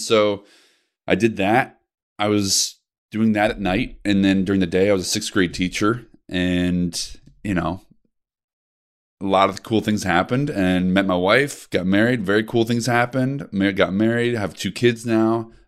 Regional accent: Naperville, Illinois, United States; I was raised out in the burbs of Chicago, Naperville, if you've heard of it.

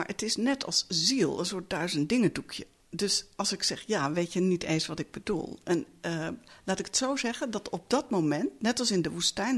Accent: Netherlands; Alleen, ik kom uit Nederland, dus ik kan niet zomaar een andere cultuur mij toe-eigenen en omhelzen.

